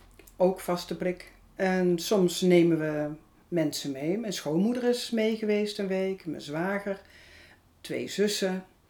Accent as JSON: {"language": "Dutch", "town": "Wijk bij Duurstede", "region": "Utrecht", "country": "Netherlands", "said": "Nee, ik kom uit Wijk bij Duurstede."}